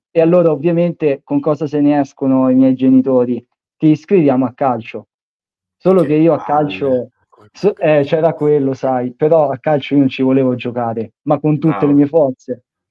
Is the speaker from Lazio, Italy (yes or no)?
yes; Lazio, Italy; Io non sono propriamente di Viterbo, vengo da un paese un po' più lontano.